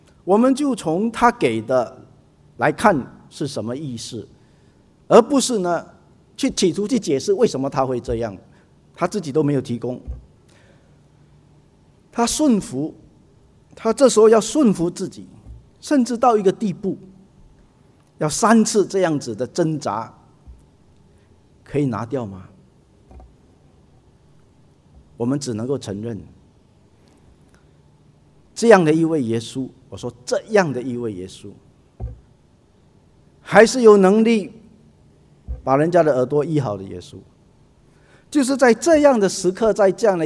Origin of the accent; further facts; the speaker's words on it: China; 那尤其是我们中国人讲到出卖主